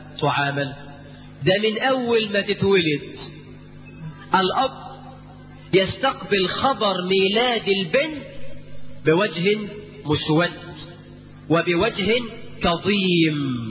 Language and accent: Arabic; Egypt